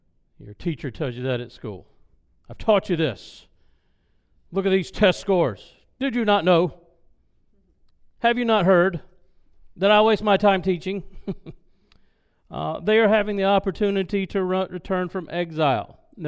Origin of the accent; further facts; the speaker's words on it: the South, United States; See, I was from the South. It was like 110 degrees all the time. We stayed inside.